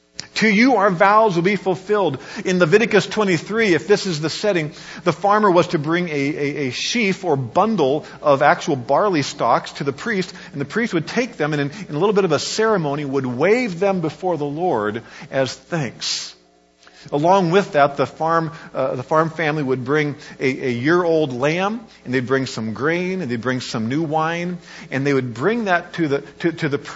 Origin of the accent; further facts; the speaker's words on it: Kansas, United States; Growing up in Kansas, my home church always had a special weekend in November